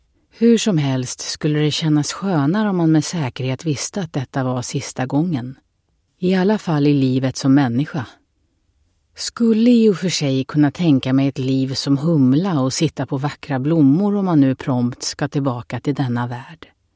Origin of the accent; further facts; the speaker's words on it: Stockholm, Stockholm County, Sweden; born there; 1970 föddes jag i Stockholm. Mot alla odds skulle det visa sig.